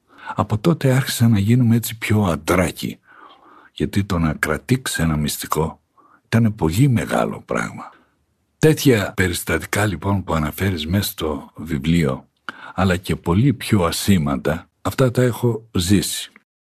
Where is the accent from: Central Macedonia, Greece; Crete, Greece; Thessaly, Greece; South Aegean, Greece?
Crete, Greece; Anogia; είμαι από τα Νόγια, από τον Ορεινόμηλο πόταμο